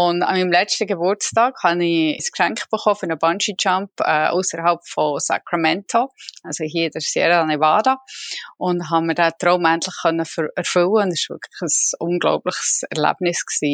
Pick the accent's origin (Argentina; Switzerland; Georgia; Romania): Switzerland; Givisier, Fribourg; also born or lived in Murten; Ich bin in Fribourg, also respektive in Givisier, ganz ein kleiner Vorort von Fribourg, aufgewachsen. Als ganz kleine habe ich sogar noch zu Murten gewohnt, was vielleicht mehr ein Begriff ist als Givisier, aber alles im Kanton Fribourg.